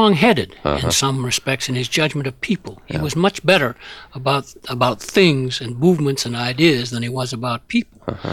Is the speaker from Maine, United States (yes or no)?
yes; Maine, United States; from Mount Katahdin in my home state of Maine